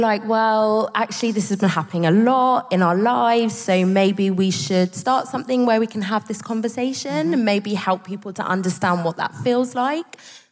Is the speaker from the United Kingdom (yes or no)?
yes; Margate, South East England, United Kingdom; And we grew up in Margate, so these are my ends. and we grew up in an area that looked like this audience.